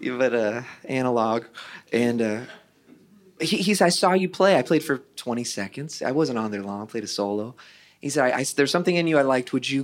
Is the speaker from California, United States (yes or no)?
yes; Santa Rosa, California, United States; He wanted a young person in the San Francisco Bay Area, which is where I grew up. I grew up in Santa Rosa, California.